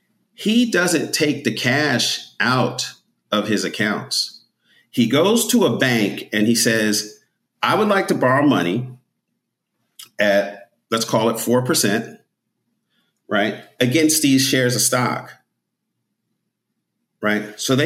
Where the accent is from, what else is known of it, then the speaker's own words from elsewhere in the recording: New Jersey, United States; I grew up in North Jersey, close to New York.